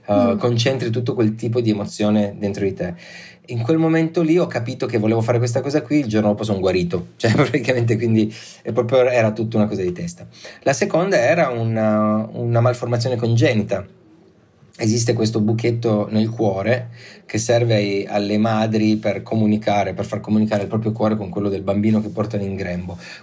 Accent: Turin, Piedmont, Italy; sarà che siamo torinesi

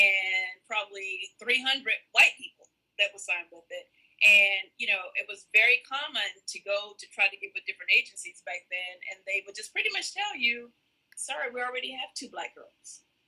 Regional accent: Alabama, United States; You know, I grew up in Alabama, so I've always kind of been around racism to some degree.

